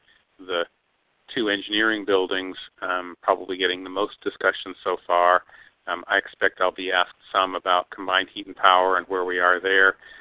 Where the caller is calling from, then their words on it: Juneau, Alaska, United States; I'm calling from Juneau, where I'm scheduled in about an hour to testify before the House Finance Subcommittee on the University Budget.